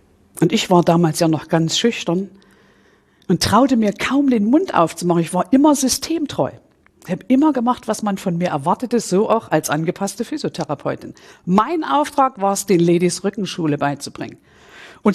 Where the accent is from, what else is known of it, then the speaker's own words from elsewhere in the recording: East Germany, Germany; born there; ich bin im Osten von Deutschland geboren. Ich war so eine richtig typische Ossitusse